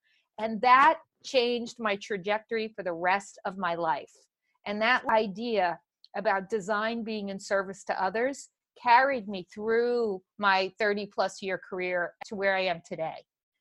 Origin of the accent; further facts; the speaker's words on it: Staten Island, New York, United States; And I'm a girl from Staten Island, okay?